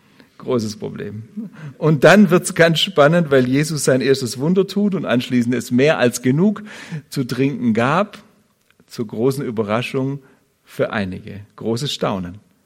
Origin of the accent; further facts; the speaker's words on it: Baden-Württemberg, Germany; accent: Swabian; Bin aufgewachsen in Ostwilhernreuth, hört man vielleicht auch schon mal im Dialekt. Bin ein Württemberger Schwabe, ganz original, fühle mich sehr wohl bei euch.